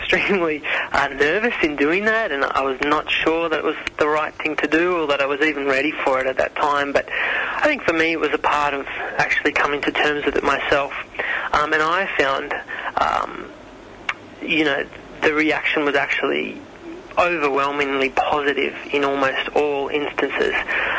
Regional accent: Manly, New South Wales, Australia; also born or lived in Sydney; I was born in Sydney and sort of have lived most of my life on the northern beaches in Manly.

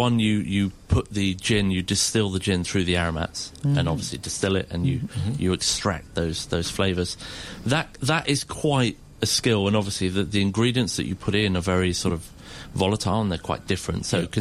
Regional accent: South West England, United Kingdom; now in Bray, United Kingdom; Well, I'm from Dorset in the south, but now I live sort of 30 miles west of London, near Bray, and travel into London to the restaurant.

